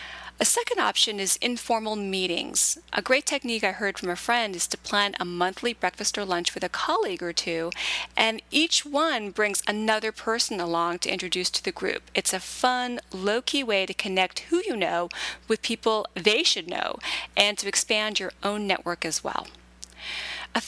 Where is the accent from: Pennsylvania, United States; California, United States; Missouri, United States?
California, United States; moved away; even though I grew up in California, one thing I've come to love about being on the East Coast for almost 20 years is watching the trees start to bloom.